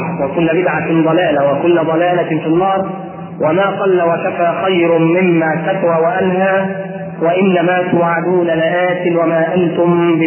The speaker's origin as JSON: {"language": "Arabic", "town": "Alexandria", "region": "Alexandria Governorate", "country": "Egypt", "said": "وتروح الترب عندنا في اسكندريه"}